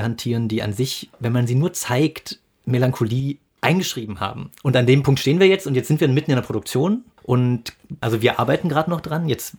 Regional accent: Magdeburg, Saxony-Anhalt, Germany; komme ich aus Ostdeutschland oder sage ich, ich komme aus Magdeburg oder ich komme von der Elbe oder ich bin aus einer Großfamilie.

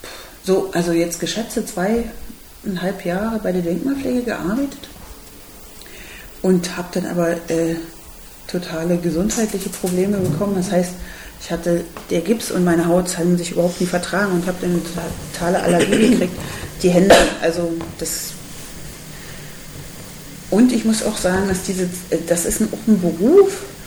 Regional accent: Görlitz, Saxony, Germany; natürlich in Görlitz, wo ich herkomme

